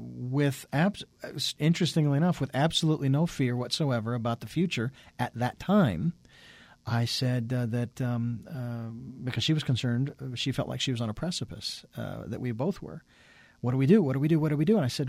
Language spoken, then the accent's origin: English; Phoenix, Arizona, United States; Born and raised in Phoenix. And after, what was it, 46 years, almost 46 years living there, lost my job.